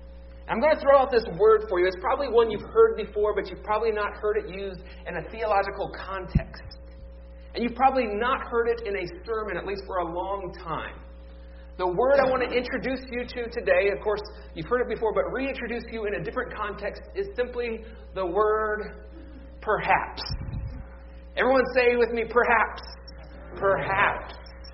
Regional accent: Cleveland, Ohio, United States; my hometown Cleveland Cavaliers

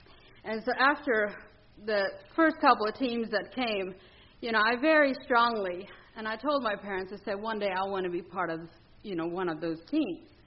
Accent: Belize; I grew up in Belize, Central America, in a very conservative Mennonite colony.

